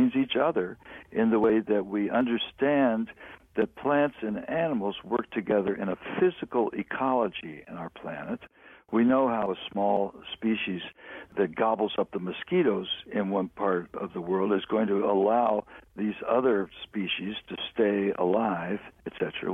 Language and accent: English; Cincinnati, Ohio, United States; I grew up in Cincinnati. My mother's from Harlan, Kentucky.